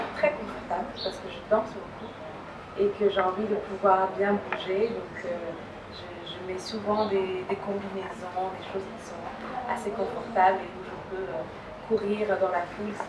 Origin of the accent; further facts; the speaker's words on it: Ghana; En bambara parce que c'est une des langues du Mali. C'est une des langues principales du Mali. Et en anglais parce que j'ai grandi aussi au Ghana.